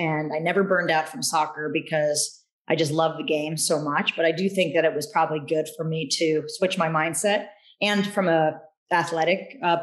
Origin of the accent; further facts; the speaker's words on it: New Jersey, United States; So yeah, I have really fond memories of growing up in New Jersey.